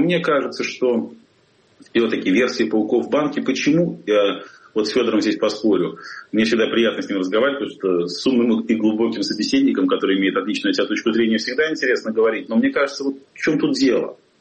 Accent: Saint Petersburg, Russia; moved away as an adult; как коренной Василий Островец, все свои 48 лет до вынужденного изгнания в сентябре, проживший на Васильевском острове

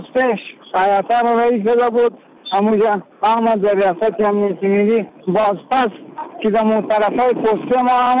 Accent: Afghanistan; ما از خدمتگارای افغان هستیم از افغانستان هستیم

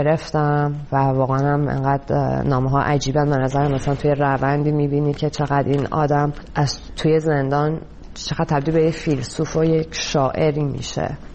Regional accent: Iran; moved away; به چه دلیل من از ایران اومدم بیرون

